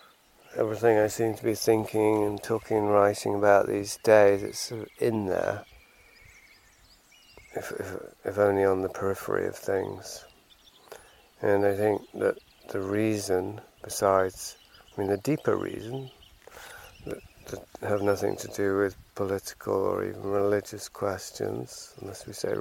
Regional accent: England, United Kingdom; Just as I can acknowledge that I'm a man, or that I'm white, or that I'm English, or that I love movies, or that I'm a writer

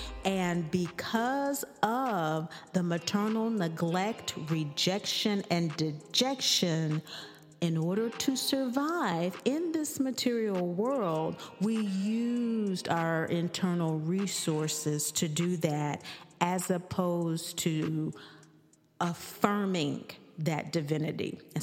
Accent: Kansas, United States; from Kansas. I grew up and went to college

